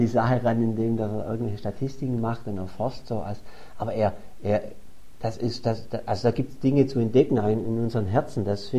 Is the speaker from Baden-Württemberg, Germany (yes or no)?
yes; Baden-Württemberg, Germany; Als Schwabe guckst du immer noch, hast du ein bisschen Bankkonto, so ein bisschen ansparen, das tut ja gut.